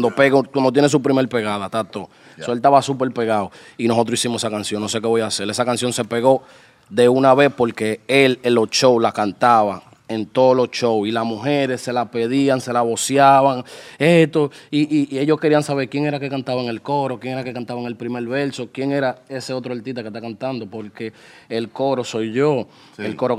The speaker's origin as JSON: {"language": "Spanish", "region": "New York", "country": "United States", "tie": "born there", "said": "No, yo nací en Harlem."}